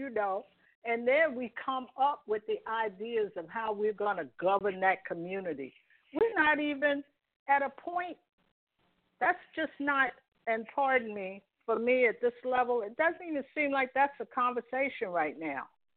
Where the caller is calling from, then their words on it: New Jersey, United States; I'm calling from New Jersey.